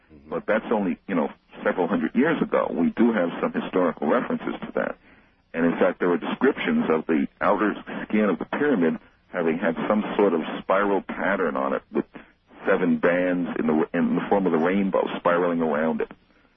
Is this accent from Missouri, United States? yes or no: yes; Missouri, United States; I'm from Missouri, and intellectually, I got to see it to believe it